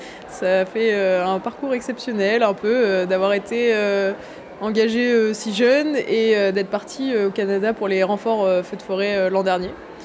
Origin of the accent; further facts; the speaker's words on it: Châtellerault, Nouvelle-Aquitaine, France; j'ai 24 ans, je suis originaire de Châtellerault.